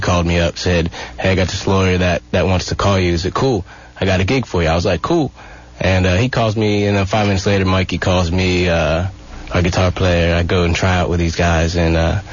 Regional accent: Dillsburg, Pennsylvania, United States; I'm from a small little town on the east coast of Pennsylvania called Dillsburg, Pennsylvania.

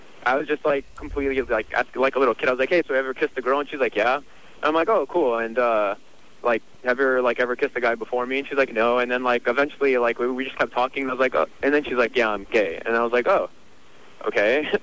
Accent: Egypt; I'm from Egypt.

